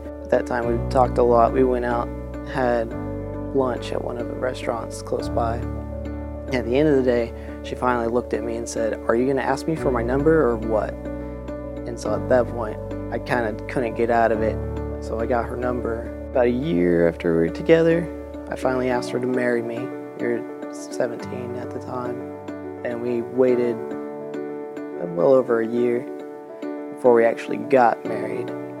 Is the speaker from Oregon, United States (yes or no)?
yes; Salem, Oregon, United States; I'd like to tell you my story. I grew up in Salem, Oregon, and lived with a single mother.